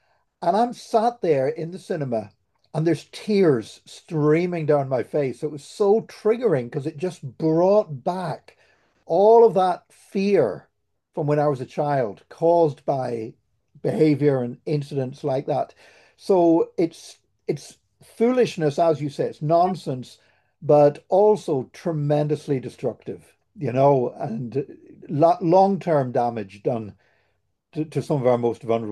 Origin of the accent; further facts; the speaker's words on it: Belfast, Northern Ireland, United Kingdom; I grew up in Belfast, so you know what? In Northern Ireland, we do like a good riot now and again, don't we?